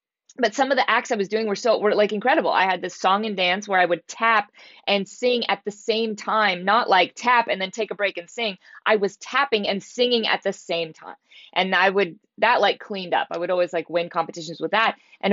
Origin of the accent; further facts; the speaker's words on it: Portland, Oregon, United States; also born or lived in Spokane, Washington; So I grew up in the Pacific Northwest. I was born in Portland, Oregon. I'm a Portland girl, and lived in Spokane, Washington for a long time.